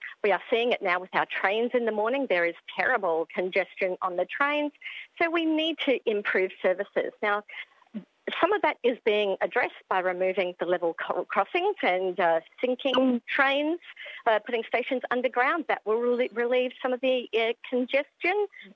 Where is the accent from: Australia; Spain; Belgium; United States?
Australia; Adelaide, South Australia; born there; I was born in Adelaide, yes.